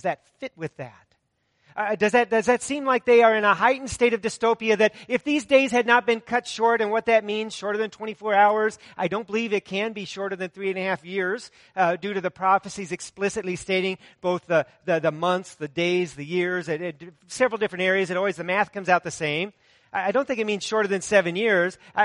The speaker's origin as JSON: {"language": "English", "town": "Cannon Falls", "region": "Minnesota", "country": "United States", "tie": "born or raised there", "said": "Part of my life, I grew up in Cannon Falls"}